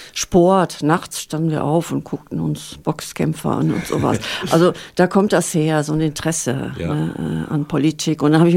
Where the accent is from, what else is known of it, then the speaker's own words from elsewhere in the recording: Fröndenberg, North Rhine-Westphalia, Germany; born there; Ja, ich bin so ein halbes Hammerkind. Ich bin eigentlich in Fröndenberg geboren, an der Ruhr.